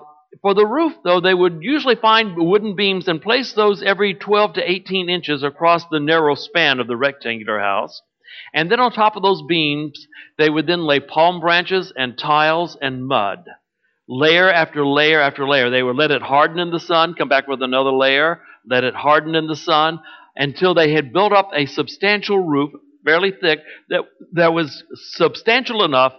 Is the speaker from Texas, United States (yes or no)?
yes; Texas, United States; also born or lived in San Antonio, Texas; My home is more in the Dallas-Fort Worth area because that's where I grew up.